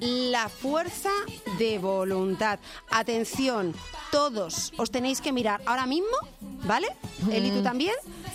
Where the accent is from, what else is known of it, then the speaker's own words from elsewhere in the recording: Spain; Nosotras somos españolas.